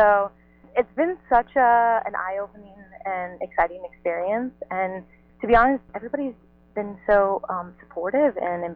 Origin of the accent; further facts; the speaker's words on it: Indiana, United States; now in Los Angeles, United States; I come from Indiana, so I haven't always been in Los Angeles.